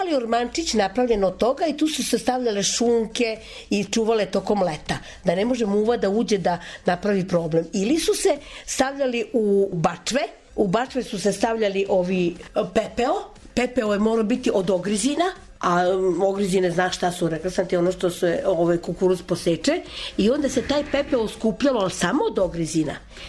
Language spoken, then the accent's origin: Serbian; Vrbas, Vojvodina, Serbia; rodom Vojvođanka, od prvog popisa postojimo u Vrbasu. Moje prezime je prvi popis u Bačkoj koji je urađen, moje prezime je bilo tamo.